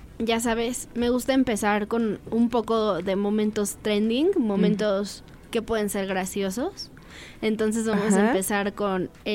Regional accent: Irapuato, Guanajuato, Mexico; va a visitar mi pueblo, Irapuato, Guanajuato.

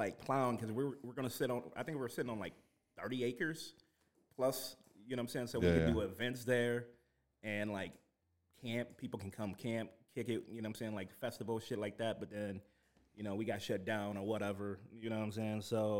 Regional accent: Chicago, Illinois, United States; I did not. I grew up in Inglewood.

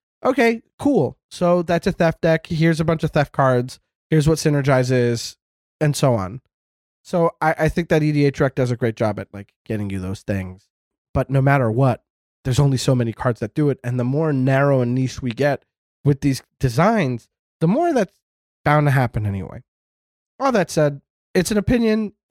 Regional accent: Canada; as a Canadian

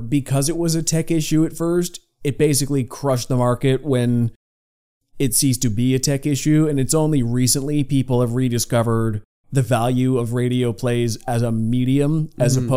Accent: Canada; But we're coming from Canada here. It was never a thing when we were growing up.

